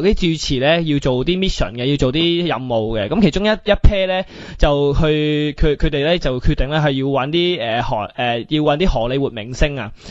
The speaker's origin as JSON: {"language": "Cantonese", "country": "Hong Kong", "lives_now": "Australia", "said": "我哋香港人，我系身为香港人啦，我喺澳洲"}